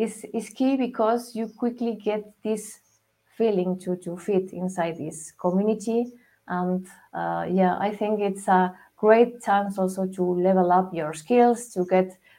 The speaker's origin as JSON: {"language": "English", "town": "Madrid", "region": "Community of Madrid", "country": "Spain", "second_language": "English", "said": "if you haven't guessed where does my accent come from, I'm based in Spain. I'm located in Madrid."}